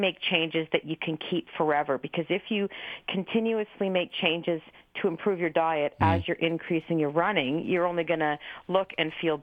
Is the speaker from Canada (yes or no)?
yes; Alvinston, Ontario, Canada; Okay. Alvinston was my hometown. I went to Brook Central.